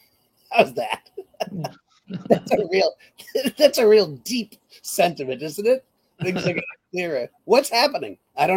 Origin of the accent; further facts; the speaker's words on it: Massachusetts, United States; I'm from Massachusetts. My vote doesn't mean anything anyway.